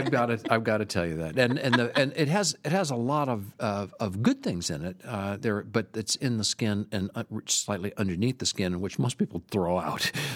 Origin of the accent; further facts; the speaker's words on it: California, United States; I grew up in Southern California.